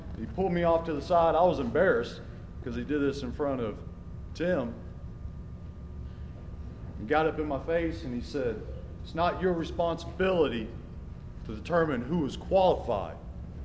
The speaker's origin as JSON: {"language": "English", "town": "Waynesville", "region": "North Carolina", "country": "United States", "tie": "born or raised there", "said": "I got to go and recruit in my hometown area, Waynesville, North Carolina. See, I had the best of both worlds growing up."}